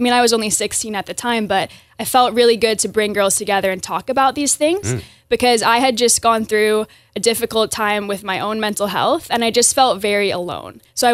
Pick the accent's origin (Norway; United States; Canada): Canada; Stratford, Prince Edward Island; I grew up in Stratford, went to Glen Stewart, Stratford Elementary, was part of the first graduating class of Stratford Elementary